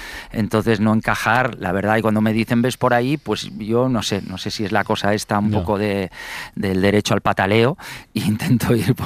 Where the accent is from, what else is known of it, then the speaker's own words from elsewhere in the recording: Catalonia, Spain; la música de raíz de mi tierra podría ser, ¿no?, la rumba catalana